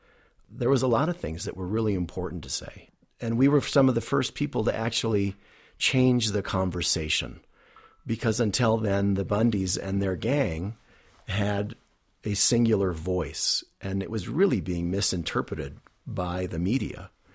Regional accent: New Mexico, United States; I said, "I came from New Mexico. This is our land. This is my daughter's land." I said, "I came here from New Mexico to tell you to get the hell off our land."

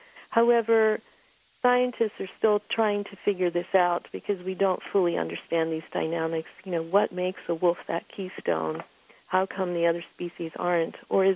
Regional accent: Montana, United States

